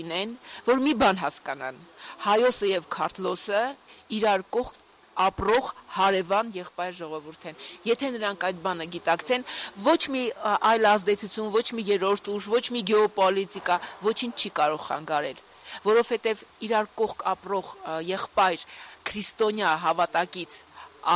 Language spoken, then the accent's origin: Armenian; Akhalkalaki, Samtskhe-Javakheti, Georgia; moved away; Մեր փողոցում ախալքալակում, եթե ասեմ … ուրեմն ախալքալակ է, չնայած արդեն 30 տարուց ավել է դրսում եմ ապրում, բայց դա ոչինչ չի նշանակում։ Եվ միշտ այդտեղ կնեմ, որովհետև ի վերջո այնտեղ եմ ծնվել